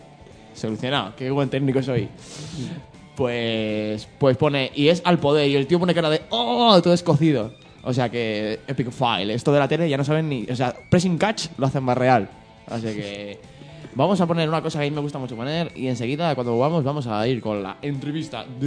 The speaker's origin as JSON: {"language": "Spanish", "town": "Leganés", "region": "Community of Madrid", "country": "Spain", "said": "no digas de aquí de Leganés, porque yo he llegado a estar en Barcelona y he dicho de aquí de Leganés."}